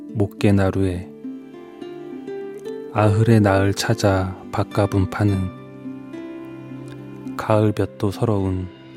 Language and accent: Korean; Chungju, North Chungcheong, South Korea; 아 제가 사실 충주 출신이거든요.